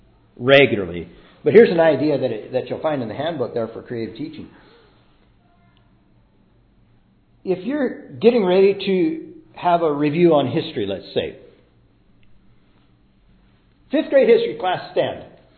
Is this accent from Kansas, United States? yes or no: yes; Kansas, United States; I grew up in Kansas. And in Kansas, anybody who is somebody valued education and they value good music.